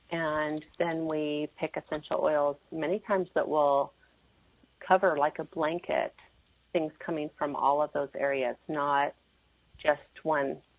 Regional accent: Seattle, Washington, United States; now in Utah, United States; I'm a Seattle girl at heart

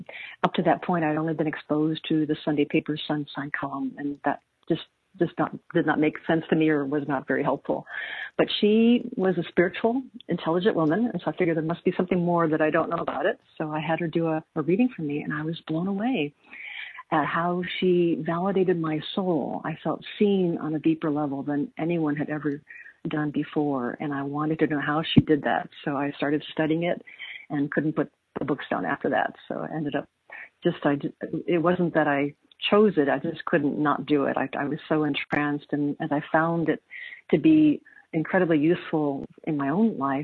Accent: Chicago, Illinois, United States; because I grew up in Chicago, where there was a lot of light pollution.

